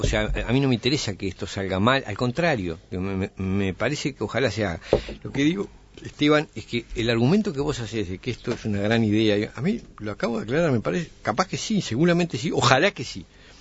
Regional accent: Uruguay; yo soy uruguayo

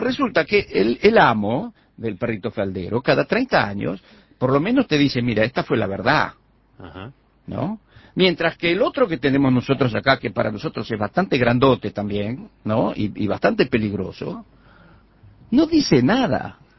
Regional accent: Uruguay; a nosotros los uruguayos

